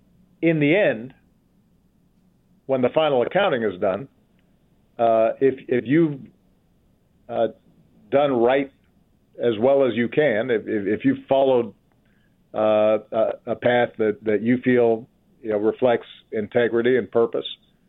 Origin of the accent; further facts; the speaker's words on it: Hawaii, United States; She's, you know, she thinks because I grew up in Hawaii that I'm more chill.